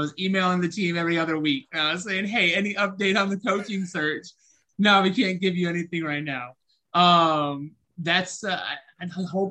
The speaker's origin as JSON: {"language": "English", "region": "Ohio", "country": "United States", "tie": "born or raised there", "said": "Growing up in Ohio, I saw Cleveland play enough"}